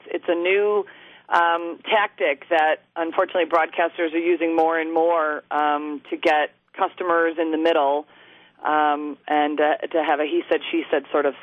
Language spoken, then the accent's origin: English; Syracuse, New York, United States; I'm from Syracuse, so we're all from small towns